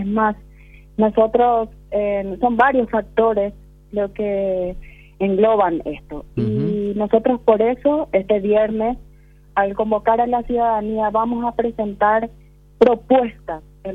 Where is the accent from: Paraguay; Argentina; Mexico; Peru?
Paraguay; en nosotros como paraguayos